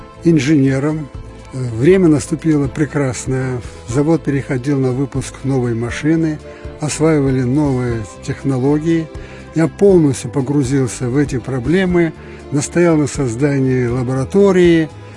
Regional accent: Gomel Region, Belarus; born there; Я родился на Гомельщине, недалеко от деревни Ветка, основанной старообрядцами, которые там проживают до настоящего времени

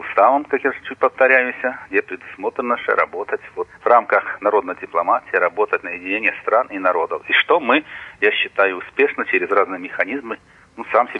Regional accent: Belarus; чтобы мы, белорусы, объединились в общественную организацию.

